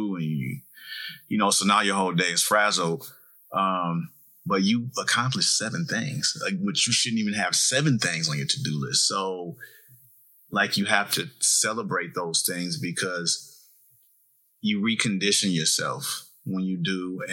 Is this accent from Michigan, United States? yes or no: yes; Detroit, Michigan, United States; Well, I'm from Detroit.